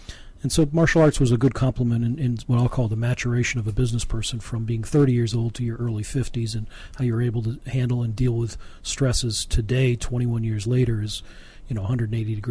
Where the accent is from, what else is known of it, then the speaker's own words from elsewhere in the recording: Barre, Vermont, United States; born there; I was born in a little town called Barrie, Vermont.